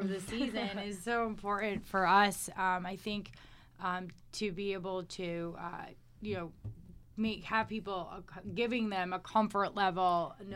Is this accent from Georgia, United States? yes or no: no; Brooklyn, New York, United States; I grew up in Brooklyn. We had to take the train all the way to like Queens to go to where I needed to go.